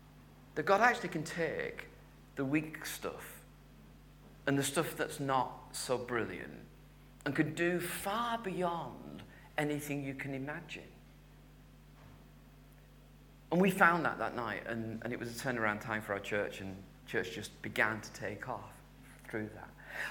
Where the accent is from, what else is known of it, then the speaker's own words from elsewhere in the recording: Halifax, Yorkshire and the Humber, United Kingdom; I grew up in Halifax. That was a good deal in Halifax. In the 1970s